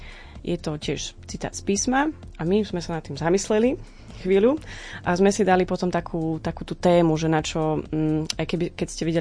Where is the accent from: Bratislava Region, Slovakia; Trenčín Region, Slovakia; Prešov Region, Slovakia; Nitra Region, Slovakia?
Trenčín Region, Slovakia; Nedožery-Brezany; now in Banská Bystrica, Slovakia; Tak momentálne žijem tu v Banskej Bystrici, ale som z Nedožier Brezian, to je ako je Prievidza.